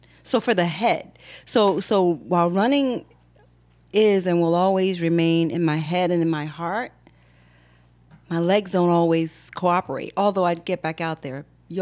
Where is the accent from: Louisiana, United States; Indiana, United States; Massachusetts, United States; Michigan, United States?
Louisiana, United States; New Orleans; I was born and raised in New Orleans.